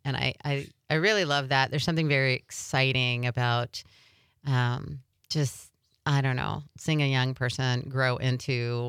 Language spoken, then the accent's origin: English; Southeastern United States, United States; No, a little further south, Florida, Georgia. Went to college out east in Pennsylvania.